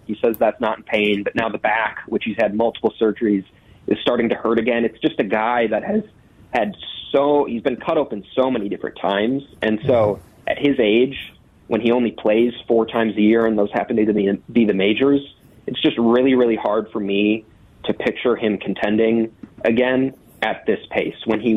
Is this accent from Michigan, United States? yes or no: no; Eagan, Minnesota, United States; Egan. I'm back in Egan right now.